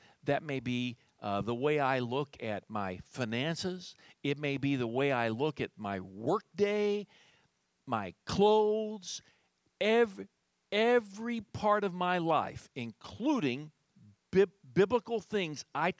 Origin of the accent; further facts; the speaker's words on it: United States; I grew up in Texas County. And I wouldn't want to grow up in any other place than Texas County.